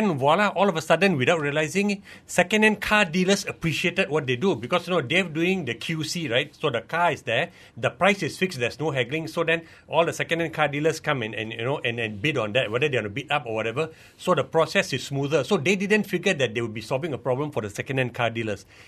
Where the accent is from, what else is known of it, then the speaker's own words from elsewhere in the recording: Penang, Malaysia; also born or lived in Ipoh; my fellow Ipohite, you know, although I'm from Penang, sort of born in Ipoh